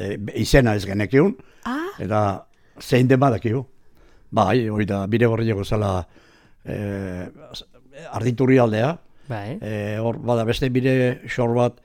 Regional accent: Altzibar, Basque Country, Spain; born there; Altziberren. Altziberren jaio nintzen

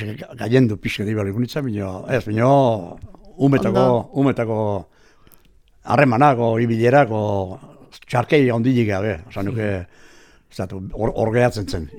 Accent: Altzibar, Basque Country, Spain; born there; Altziberren. Altziberren jaio nintzen

